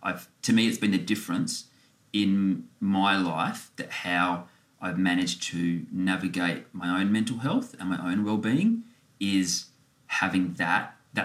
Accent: Adelaide, South Australia, Australia; I grew up in Adelaide, in the western suburbs, with loving family, two older sisters

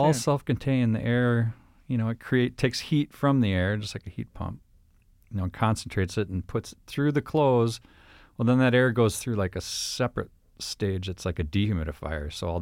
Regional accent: Austin, Minnesota, United States; No, I'm from Austin, Minnesota.

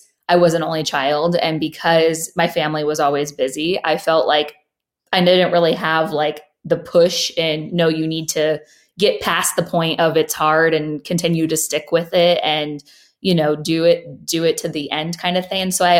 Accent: Midwest, United States; now in Las Vegas, United States; how we grew up, you know, in the Midwest, of just being able to, you know, go outside on our own and play

